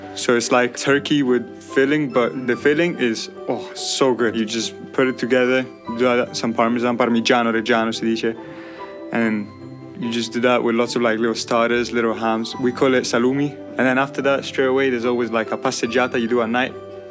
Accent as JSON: {"language": "English", "country": "Italy", "said": "I'm from Italy. We have like a big family dinner."}